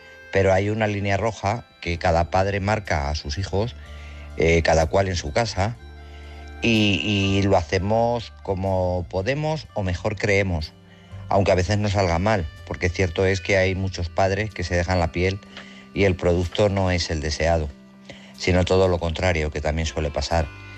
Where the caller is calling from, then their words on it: Guadalajara, Castilla-La Mancha, Spain; de Guadalajara.